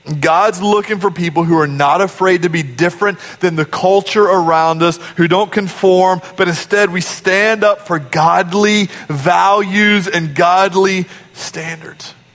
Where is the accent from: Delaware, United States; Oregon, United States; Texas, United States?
Texas, United States; Sweeney; born there; I was born in Sweeney, Texas.